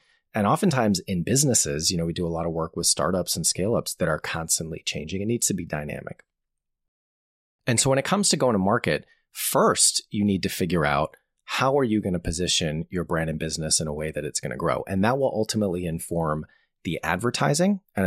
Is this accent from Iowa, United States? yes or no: no; Boston, Massachusetts, United States; also born or lived in New York; now in United Kingdom; I'm not from this part of the world originally. I'm from the Boston area. I spent a long time in New York before moving over here.